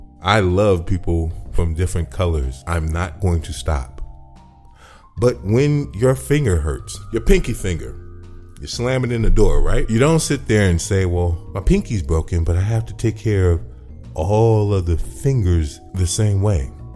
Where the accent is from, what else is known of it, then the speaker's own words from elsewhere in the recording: Chicago, Illinois, United States; just like I have one in saying that I'm a Chicagoan